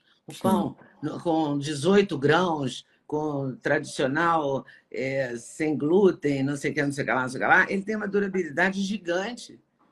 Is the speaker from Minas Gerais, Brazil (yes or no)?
yes; Juiz de Fora, Minas Gerais, Brazil; De Juiz de Fora, Minas Gerais.